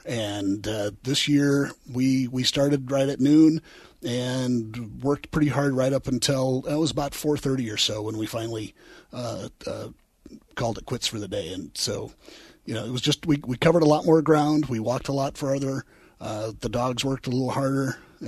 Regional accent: Iowa, United States; I grew up hunting pheasants in Iowa

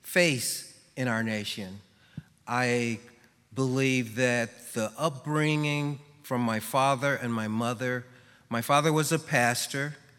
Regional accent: Louisiana, United States; also born or lived in Shreveport; Well, I was born at Confederate Memorial in Shreveport. I was raised in Dubuque, Louisiana, went to a segregated school, managed to attend Louisiana Tech University and Xavier University in Cincinnati and get an MBA.

